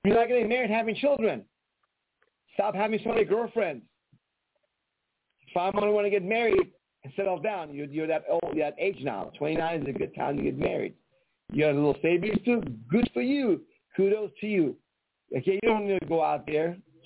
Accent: Iran; also born or lived in California, United States; now in Florida, United States; I'm from Iran. I know what lack of freedom is like.

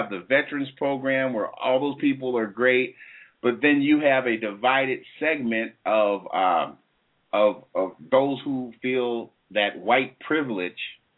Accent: Minnesota, United States; These young kids, Terry, when you and I were growing up in the Twin Cities, if we wanted to work at McDonald's, Burger King, Taco Bell, Arthur Treacher's Fish and Chips, Embers, Perkins, or any one of these fast food restaurants after school

